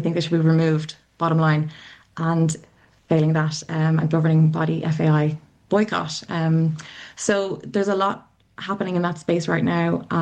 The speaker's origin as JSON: {"language": "English", "country": "Ireland", "said": "I'm from Ireland."}